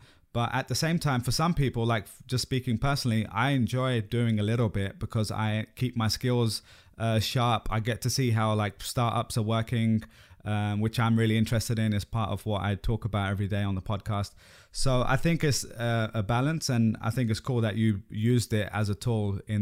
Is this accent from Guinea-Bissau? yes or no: no; London, United Kingdom; because I'm from London. I think you might even live in East London, where I'm from as well.